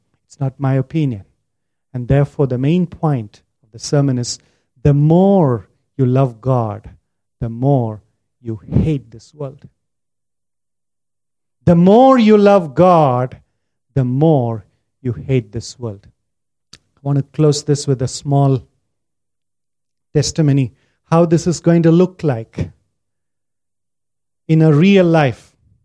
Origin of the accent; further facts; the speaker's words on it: India; Dr. Ashok was a young boy several years ago in my hometown. He studied medicine. In India, if you study medicine, you're one of the top cream of the students from the high school.